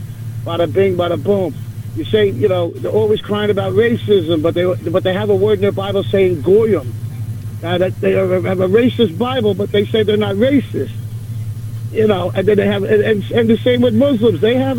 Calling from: New Jersey, United States; from New Jersey.

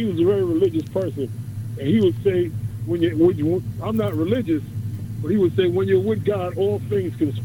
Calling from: Queens, New York, United States; from Jamaica, Queens.

